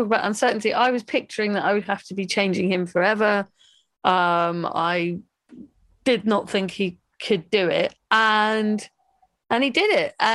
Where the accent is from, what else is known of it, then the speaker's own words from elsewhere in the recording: London, United Kingdom; I'm from London. I grew up in Muswell Hill.